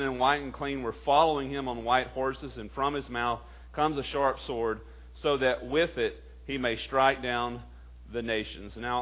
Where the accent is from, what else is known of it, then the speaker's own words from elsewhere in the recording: Texas, United States; Reminds me of my hometown in some ways. I grew up in a small town in East Texas.